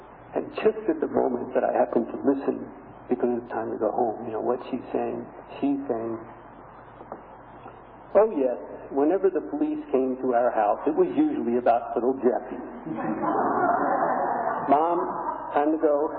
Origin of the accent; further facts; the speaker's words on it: Philadelphia, Pennsylvania, United States; moved away as an adult; And although I'm from Philadelphia, I left 20 years ago, so I had not been connected with the Philadelphia Buddhist Association.